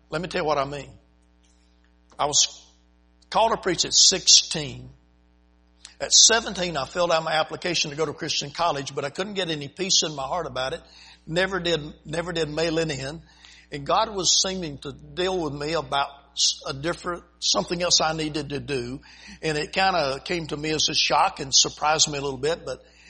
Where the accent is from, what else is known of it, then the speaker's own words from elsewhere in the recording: South Carolina, United States; I was from South Carolina. But 1 week out of high school, I was at Parris Island.